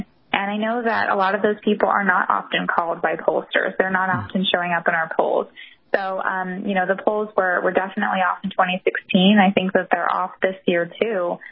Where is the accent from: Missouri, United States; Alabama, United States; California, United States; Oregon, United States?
California, United States; now in New York, United States; and I'm from California and live in New York